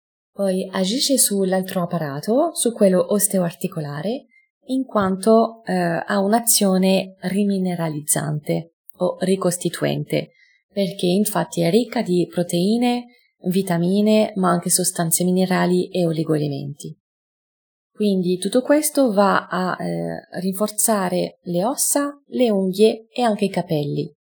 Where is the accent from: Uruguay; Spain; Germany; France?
France; accent: French; Italian is a second language; moved away as an adult; now in Italy; come lo potete intuire dal mio accento sono francese. Sono qui in Italia da 13 anni.